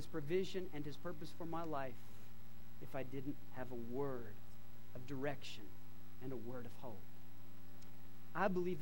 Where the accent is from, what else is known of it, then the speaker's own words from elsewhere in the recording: Clear Lake, Texas, United States; Well, he didn't know I was from the Clear Lake area.